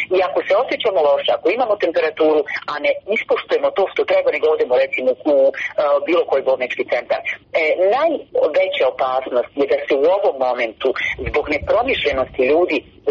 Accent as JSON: {"language": "Serbian", "country": "Bosnia & Herzegovina", "said": "Kod nas u Bosni i Hercegovini sve se u desete"}